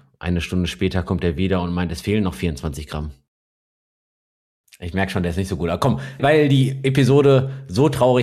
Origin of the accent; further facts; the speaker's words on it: Essen, North Rhine-Westphalia, Germany; Ich komme aber aus Essen, ja? Also aus Essen, Duisburg.